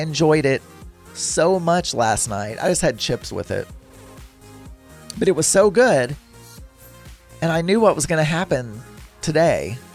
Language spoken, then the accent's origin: English; Arkansas, United States; And me, I'm an American. I grew up in South Arkansas in America. I don't eat leftovers.